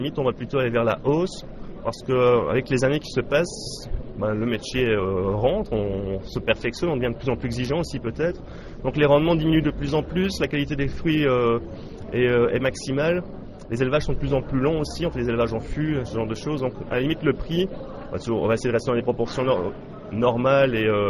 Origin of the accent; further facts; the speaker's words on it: Belgium; C'est quand même, je dirais, un peu une petite part de fierté quand on est belge avec un produit belge